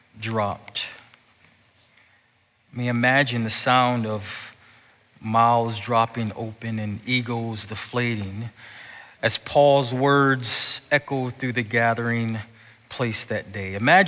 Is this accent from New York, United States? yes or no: yes; Buffalo, New York, United States; You know, in the church I grew up in Buffalo, we call them toe stepper moments.